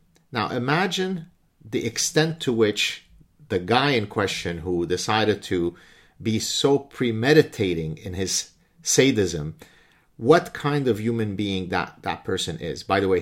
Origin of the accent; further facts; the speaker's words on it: Lebanon; the victimhood that I went through growing up in Lebanon as a Lebanese Jew